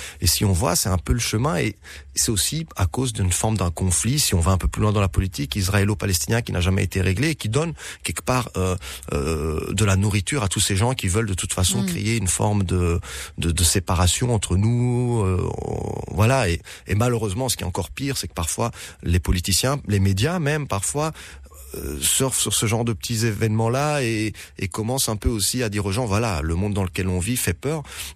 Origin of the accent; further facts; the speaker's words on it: Guinea; also born or lived in Morocco; now in Belgium; je suis de nationalité belge, d'origine libanaise, je suis né au Maroc et j'ai grandi en Guinée.